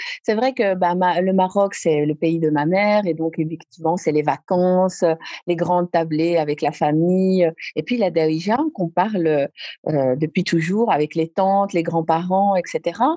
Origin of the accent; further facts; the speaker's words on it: Brussels, Brussels-Capital Region, Belgium; maman est marocaine, papa est libanais et je suis née et j'ai grandi à Bruxelles.